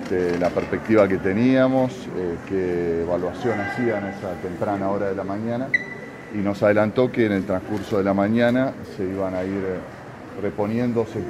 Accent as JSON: {"language": "Spanish", "region": "Santa Fe", "country": "Argentina", "said": "como los santafesinos estamos acostumbrados"}